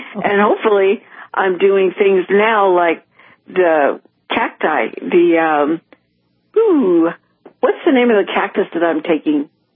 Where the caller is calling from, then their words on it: California, United States; California, and I'm right now, I just dialed the 800 number, and I'm hearing you over the phone.